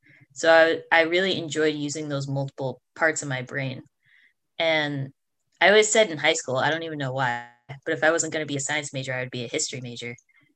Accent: West Springfield, Massachusetts, United States; So I'm from West Springfield, Massachusetts. It's in the western half of the state.

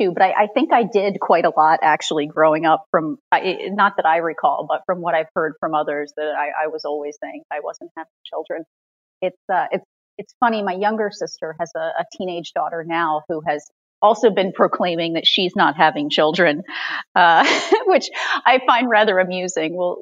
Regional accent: New Jersey, United States; now in Portland, United States; I grew up in rural New Jersey on the East Coast of the U.S.

